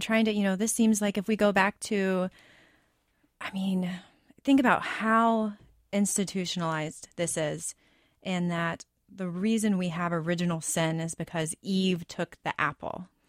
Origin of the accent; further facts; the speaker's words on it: Texas, United States; now in Minnesota, United States; I mean, I've lived in, I'm not from Minnesota, I'm from Texas.